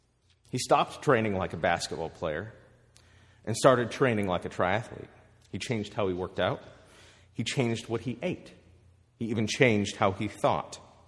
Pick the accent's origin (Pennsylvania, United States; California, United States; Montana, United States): Montana, United States; Growing up in Montana, I had a mountain behind my house. That mountain also happened to be a city park.